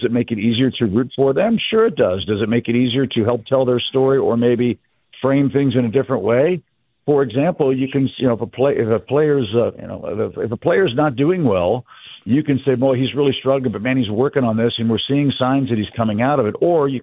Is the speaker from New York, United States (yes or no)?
no; St. Louis, Missouri, United States; And look, I grew up in St. Louis. I was born and raised there.